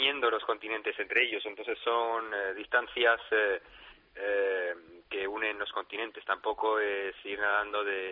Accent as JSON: {"language": "Spanish", "town": "Tetouan", "region": "Tanger-Tetouan-Al Hoceima", "country": "Morocco", "tie": "born there", "second_language": "Spanish", "said": "Sí, nací en Tetuán, al norte de Marruecos."}